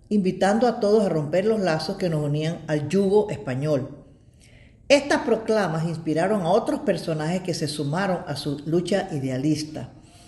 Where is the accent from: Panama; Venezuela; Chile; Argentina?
Panama; Así que como panameños, levantemos el estandarte de nuestro país y defendamos los valores patrios.